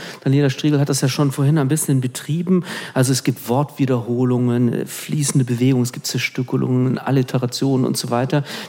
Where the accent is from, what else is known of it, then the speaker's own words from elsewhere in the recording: Switzerland; Auf der anderen Seite haben wir als Schweizerin natürlich sofort die schwarze Spinne von Jeremias Gotthilf im Kopf.